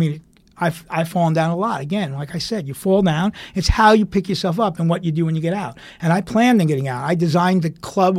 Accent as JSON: {"language": "English", "town": "Queens", "region": "New York", "country": "United States", "tie": "born or raised there", "said": "I grew up a nerd in Queens"}